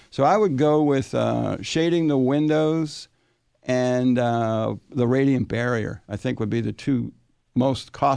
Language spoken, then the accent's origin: English; New Jersey, United States; Willow, growing up in New Jersey, we had willow tree in the yard, birch tree.